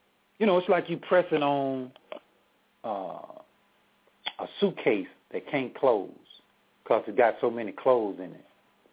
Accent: Laurel, Mississippi, United States; Yes, I was born and raised in Laurel, Mississippi. That's the city.

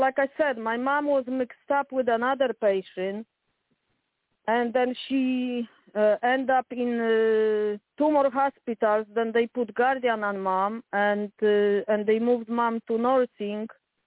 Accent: Poland; English is a second language; me and my brother, we paid for my mom we're from Poland, so we want to transfer mom's body to Poland.

